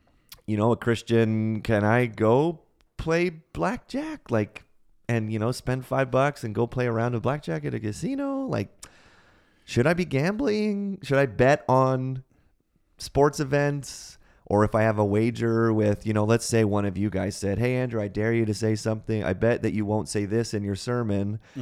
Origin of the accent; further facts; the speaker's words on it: Ontario, Canada; So I'll tell you, well, I grew up in Ontario